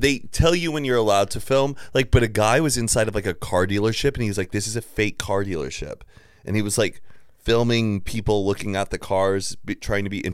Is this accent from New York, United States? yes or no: no; Dallas, Texas, United States; also born or lived in Austin